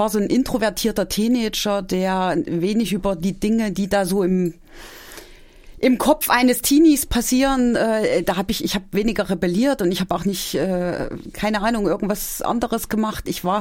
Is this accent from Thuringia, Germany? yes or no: yes; Gotha, Thuringia, Germany; also born or lived in Friedrichroda; Nein, ich komme aus Gotha.